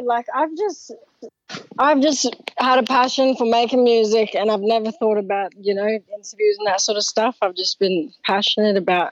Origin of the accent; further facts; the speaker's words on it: Darwin, Northern Territory, Australia; now in Sydney, Australia; growing up in Darwin has taught me a lot on, you know, basically living in Sydney